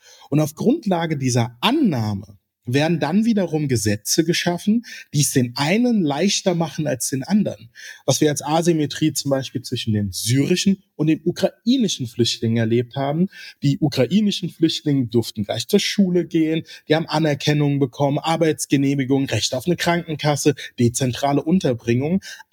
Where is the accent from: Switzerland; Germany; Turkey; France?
Germany; Mainz, Rhineland-Palatinate; Ich komme aus meiner Geburtsstadt Mainz.